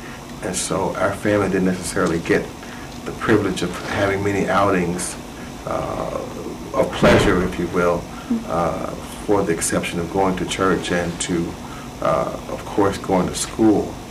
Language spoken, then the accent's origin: English; Hollywood, Florida, United States; born there; I was born in Hollywood, Florida, just in Broward County.